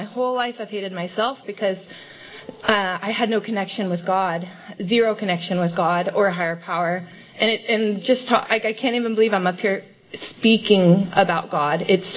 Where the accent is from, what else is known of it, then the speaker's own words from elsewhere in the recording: Three Rivers, United States; I'm from Three Rivers. I was born and raised there.